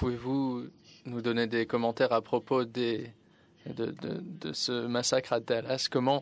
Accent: Afghanistan; Merci, je viens de l'Afghanistan.

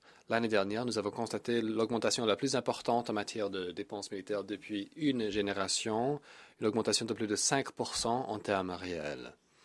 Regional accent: Belgrade, Serbia; J'ai passé une partie de mon enfance à Belgrade

